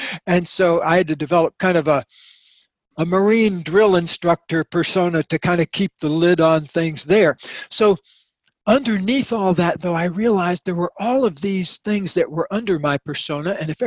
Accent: the South, United States; my collection of lunatics that I grew up in down in the South

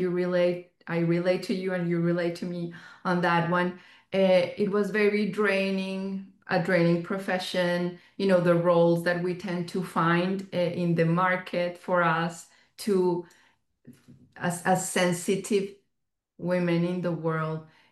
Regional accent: Bogota, Bogotá D.C., Colombia; now in United States; Okay, so I am from Bogota, Colombia. And I live right now in the United States.

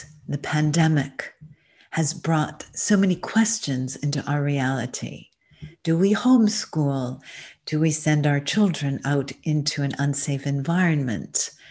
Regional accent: Newton, Massachusetts, United States; This is my home. I grew up in Newton, Massachusetts, and under the words, my story is my actual bedroom window

